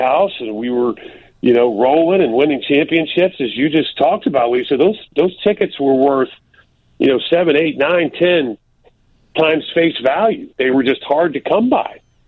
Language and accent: English; Florida, United States; you know, I'm from Florida